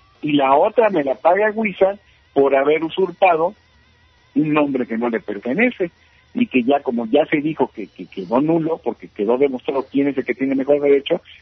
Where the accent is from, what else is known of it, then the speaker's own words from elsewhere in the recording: Mexico City, Mexico; no quiero denostar porque yo soy chilango